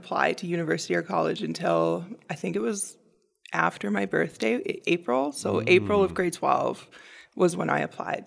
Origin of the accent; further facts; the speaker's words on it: Calgary, Alberta, Canada; I'm born and raised in Calgary.